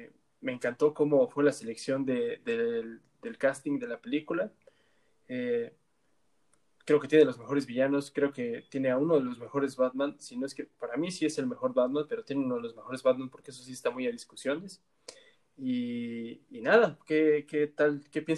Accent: Mexico; en México es donde menos nos escuchan y eso que somos de México

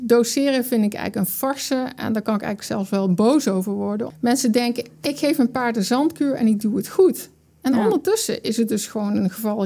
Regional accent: Maastricht, Limburg, Netherlands; now in Nijkerk, Netherlands; Geboren en getogen in Maastricht, maar ik woon al heel lang in het midden van het land. Tegenwoordig in Nijkerk.

